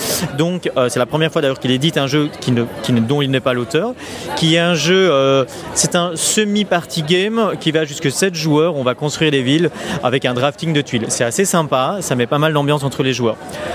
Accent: Brussels, Brussels-Capital Region, Belgium; donc je viens de Bruxelles

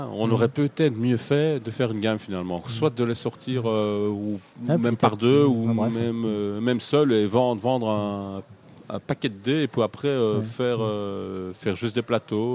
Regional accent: Brussels, Brussels-Capital Region, Belgium; Un gars de Bruxelles, pour le coup, c'était plus facile pour se voir, parce que nous venons de Bruxelles également

